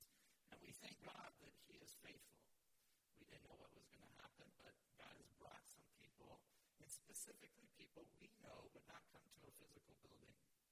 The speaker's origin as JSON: {"language": "English", "country": "United States", "said": "I think about, you know, just being an American, we really pride ourselves on our freedoms, right?"}